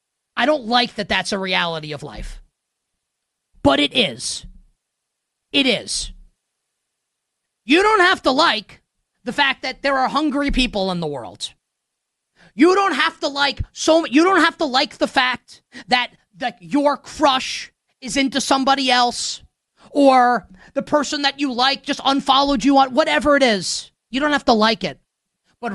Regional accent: New York, United States; No, I'm from New York. Do I look like an Alabama fan? Has anyone looked more like a stereotypical New York, New Jersey a-hole than me? You think I'm an Alabama fan? I grew up in New York, buddy.

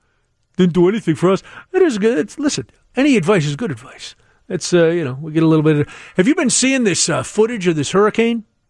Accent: Ireland; Well, I'm going to follow the green one because I'm Irish.

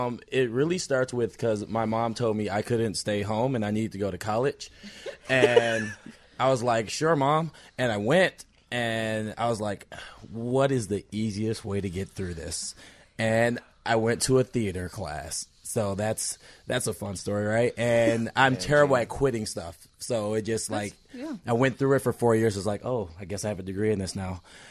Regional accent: Milwaukee, Wisconsin, United States; No, I grew up in Milwaukee.

